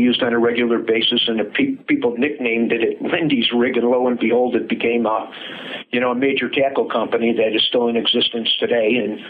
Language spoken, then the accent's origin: English; Chicago, Illinois, United States; accent: Chicago; now in Minnesota, United States; And I was born and raised in Chicago. And apparently I still haven't gotten that accent out of my system, even though I've lived in Minnesota now for something like 40-something years.